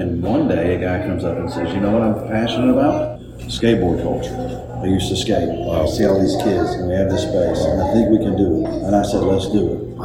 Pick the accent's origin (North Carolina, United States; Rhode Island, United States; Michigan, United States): North Carolina, United States; Winston-Salem; So I grew up in Winston-Salem. That's my hometown.